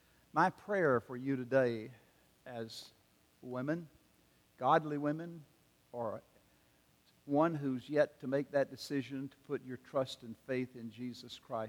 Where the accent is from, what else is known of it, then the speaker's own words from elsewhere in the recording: South Carolina, United States; he was born and pastored in Edgefield, South Carolina, my home state.